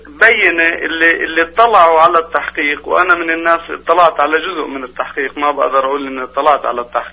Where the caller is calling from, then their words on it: Riyadh, Riyadh Province, Saudi Arabia; أيوة شكرا، أنا بتكلم من السعودية